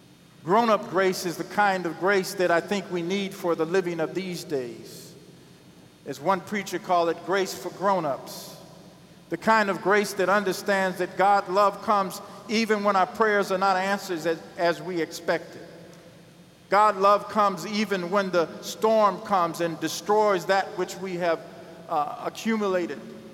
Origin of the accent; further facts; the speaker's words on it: Iowa, United States; I'm from Iowa, and I tell people wherever I go, I am from Iowa